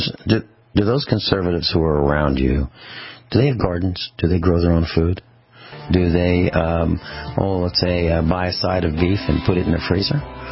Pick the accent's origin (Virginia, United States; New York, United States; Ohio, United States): Virginia, United States; now in California, United States; So we came from Virginia.